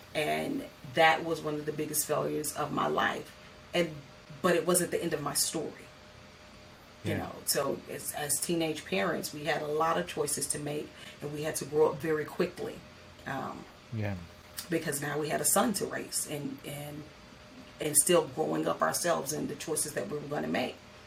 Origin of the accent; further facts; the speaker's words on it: the South, United States; my husband's parents are also, we're from the South.